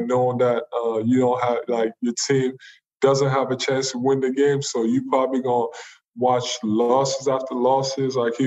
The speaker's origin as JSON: {"language": "English", "country": "Cameroon", "said": "I'm not from here, I'm from Cameroon"}